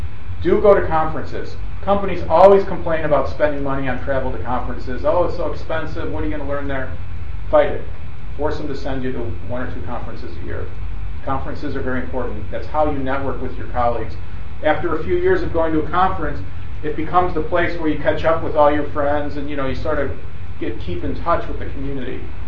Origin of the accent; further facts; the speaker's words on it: Chicago, Illinois, United States; I grew up in Chicago where unions were really big.